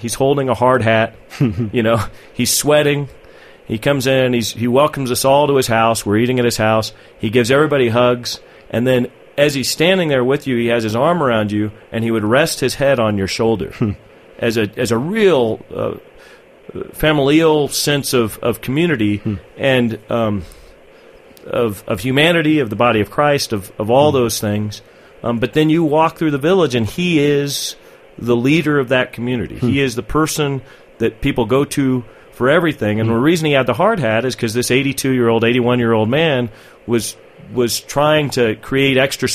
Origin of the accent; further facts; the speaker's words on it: Denver, Colorado, United States; I grew up in Denver, but my family, my mom's family are cotton farmers in Texas.